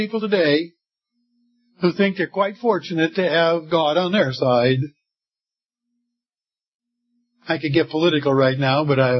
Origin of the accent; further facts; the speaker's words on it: United States; I'm an American. We spend most of our money on taxes.